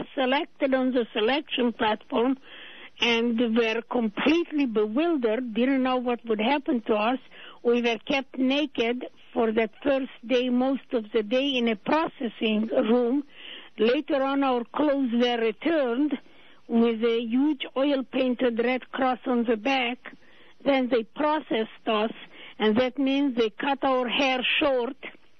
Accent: Transylvania, Romania; born there; English is a second language; I was born in Transylvania, Romania. And in a very, very small village of 100 families, my father was a farmer and landowner.

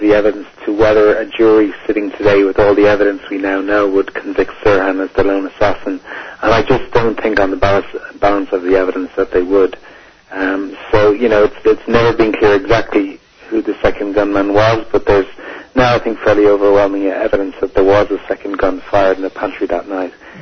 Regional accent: Dublin, Leinster, Ireland; now in London, United Kingdom; I'm originally from Dublin, and I've been living in London for the last 12, 13 years. And, it'd be kind of surprising that as an Irishman

